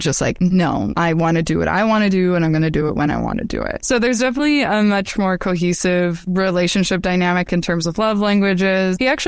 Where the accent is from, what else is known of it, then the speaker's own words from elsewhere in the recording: Utah, United States; the culture I was brought up in Utah